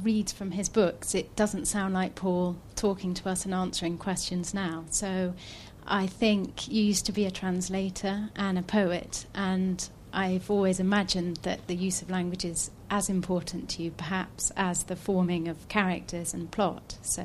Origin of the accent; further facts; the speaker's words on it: Cheltenham, South West England, United Kingdom; from Cheltenham.